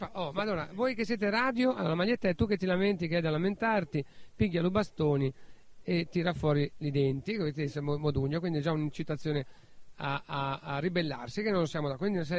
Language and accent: Italian; Liguria, Italy; Ma noi siamo liguri